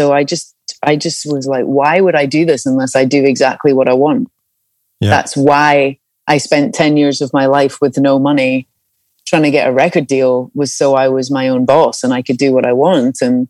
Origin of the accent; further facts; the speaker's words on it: Scotland, United Kingdom; I watched Braveheart again for the other night, just because I love that movie being Scottish.